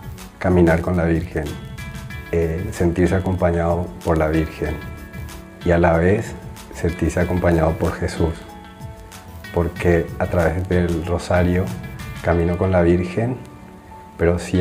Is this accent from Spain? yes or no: no; Paraguay; now in Rome, Italy; soy paraguayo, tengo 33 años, actualmente vivo en Roma